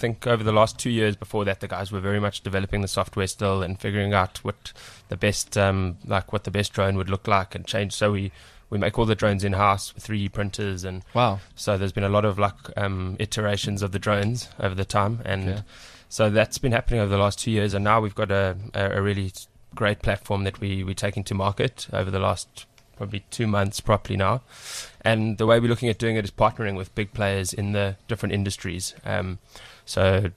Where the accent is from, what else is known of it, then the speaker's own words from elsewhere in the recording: Johannesburg, Gauteng, South Africa; I'm from Joburg, though.